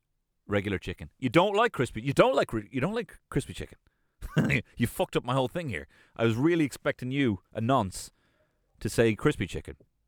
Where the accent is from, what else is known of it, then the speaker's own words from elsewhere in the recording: Ireland; No, it would be a posh, the Queen's English, but I'm also Irish.